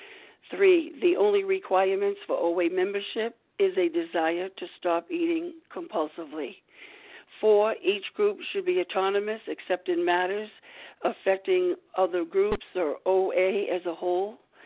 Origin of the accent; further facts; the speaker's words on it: Rhode Island, United States; I am from Rhode Island